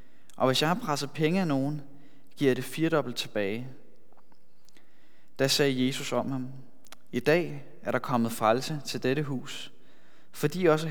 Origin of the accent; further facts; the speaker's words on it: Gilleleje, Capital Region of Denmark, Denmark; now in Copenhagen, Denmark; Sidenhen så er jeg vokset op i Gilleleje. Og nu bor jeg i København igen. Jeg bor i Valby sammen med min kone Katrine